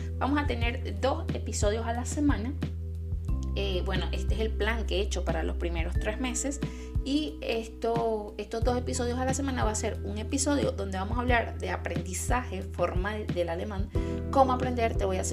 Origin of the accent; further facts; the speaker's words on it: Venezuela; now in Germany; yo soy venezolana, pero aparte he vivido en otros países en Latinoamérica